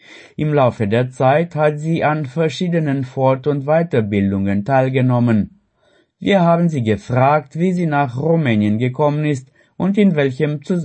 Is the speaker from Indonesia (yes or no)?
yes; Indonesia; German is a second language; now in Romania; Es ist ähnlich wie bei uns in Indonesien. Dort ist es etwas schärfer, hier ist es milder und ich mag es sehr.